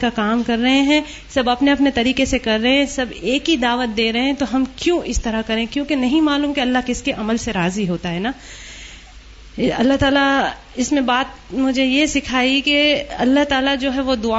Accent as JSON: {"language": "Urdu", "country": "India", "moved": "yes", "lives_now": "New York, United States", "said": "میں new York سے آئی ہوں۔ بیسیکلی میں انڈیا کی ہوں اور 15 سال سے نیو یارک میں رہ رہی ہوں۔"}